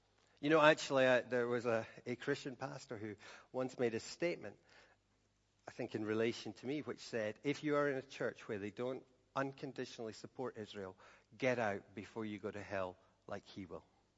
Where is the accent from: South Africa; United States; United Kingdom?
United Kingdom; Scotland; You know, I grew up in Scotland.